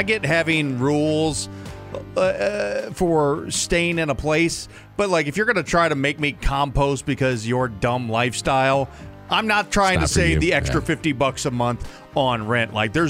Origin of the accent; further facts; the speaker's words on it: Missouri, United States; Growing up in Missouri, you know, with all the water and all the rain